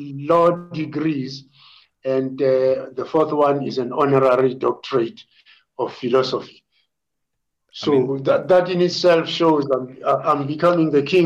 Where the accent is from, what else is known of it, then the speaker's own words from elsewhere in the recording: Zebediela, Limpopo, South Africa; And I grew up in Zebediela among the young guys.